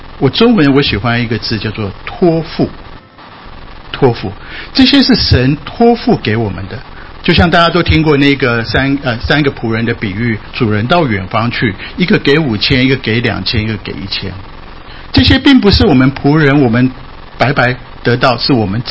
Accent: Japan; 没有什么厉害，我在日本长大

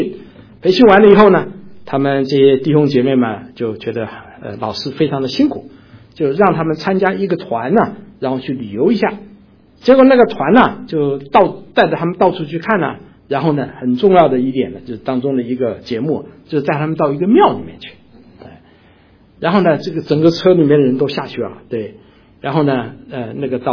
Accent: Hunan, China; accent: Hunanese; 我们湖南话说转就讲卷

